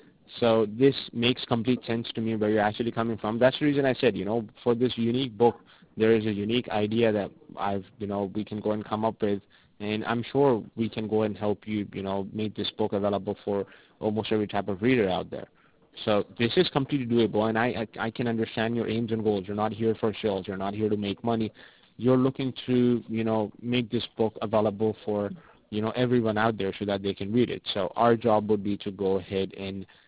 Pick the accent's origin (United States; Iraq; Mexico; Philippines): Mexico; English is a second language; I'm from Mexico. … I'm a Spanish person.